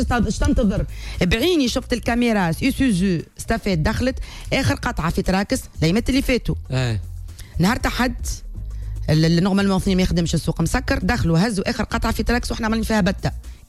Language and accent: Arabic; Sousse, Sousse Governorate, Tunisia; اني بنت سوسه بنت تونس